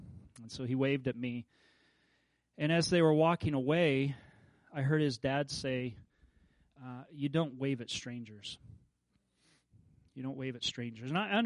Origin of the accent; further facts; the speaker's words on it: Kansas, United States; now in New York, United States; I'm from Kansas, so it's a lot different than New York.